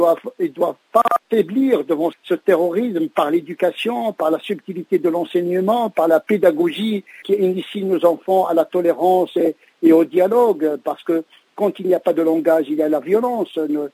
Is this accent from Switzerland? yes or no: no; France; dans le monde et ici chez nous en France